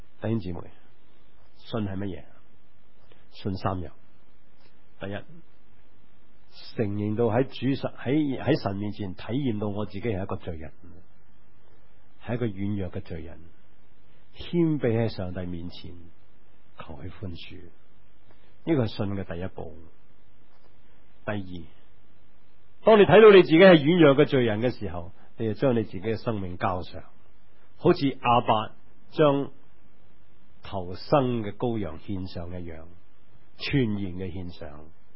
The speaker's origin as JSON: {"language": "Chinese", "country": "Hong Kong", "said": "或许是带来我们香港人的祝福"}